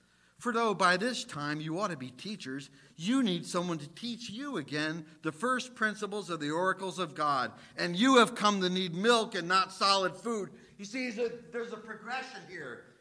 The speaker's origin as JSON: {"language": "English", "region": "New Jersey", "country": "United States", "tie": "born or raised there", "said": "Reminds me of something from growing up in Jersey."}